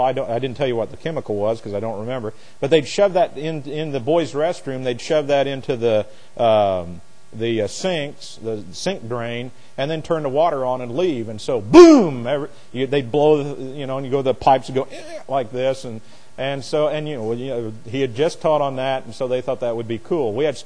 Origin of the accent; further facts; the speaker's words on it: Jefferson, United States; You often hear me talk about Jefferson, my hometown, and how small it really is.